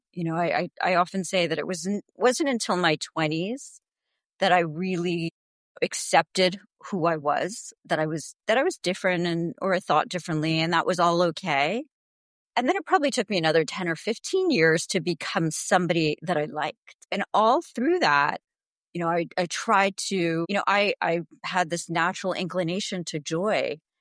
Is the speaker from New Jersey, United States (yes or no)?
yes; New Jersey, United States; I grew up in New Jersey. You know, when I grew up, I'm 54 now, there were really no Indians in my town. I'm of Indian origin, and I always felt different and like I didn't belong.